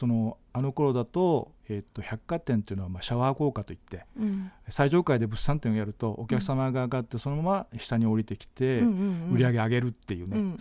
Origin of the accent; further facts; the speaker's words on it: Naha, Okinawa, Japan; 両親が宮古の出身で、首里に引っ越して、ずっと首里で育ちました。